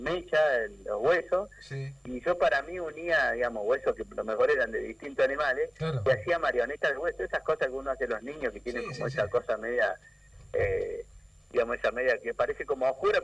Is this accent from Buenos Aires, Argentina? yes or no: no; Córdoba, Argentina; now in Santa Fe, Argentina; Yo viví en el medio del campo, en Córdoba, pues yo soy cordobés, a pesar de que vivo en la ciudad de Santa Fe, pero soy cordobés.